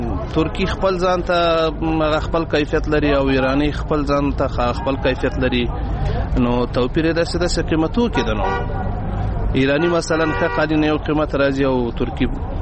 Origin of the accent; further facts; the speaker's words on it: Logar, Afghanistan; زه د لوګر ولایت اوسیدونکی یم.